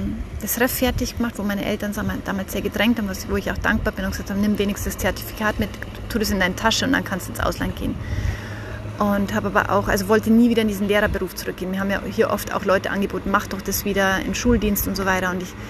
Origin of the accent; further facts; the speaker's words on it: Germany; moved away as an adult; nach Deutschland zurückgehe mit den Kindern und auch wieder in meine Heimat stand und genau